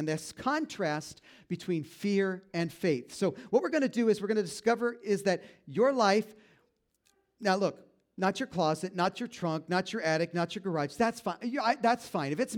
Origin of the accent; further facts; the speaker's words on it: United States; I'm American. I'm born in USA.